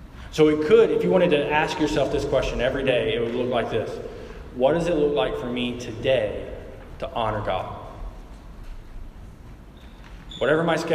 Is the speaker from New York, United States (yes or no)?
no; Alabama, United States; So, I grew up in the Deep South, like Alabama, country south.